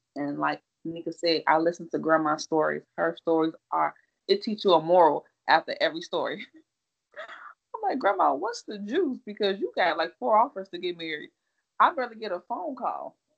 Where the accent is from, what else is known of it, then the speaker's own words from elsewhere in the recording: Indiana, United States; I'm like, I'm from Indiana.